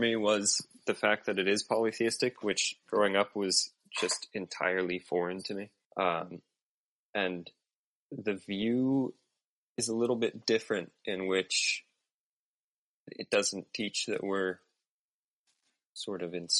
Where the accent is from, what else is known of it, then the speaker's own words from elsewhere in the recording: Sudbury, Massachusetts, United States; now in Utah, United States; Yeah, so I was raised Mormon in Sudbury, Massachusetts. My dad's whole family comes from Utah, which is actually where we're living now.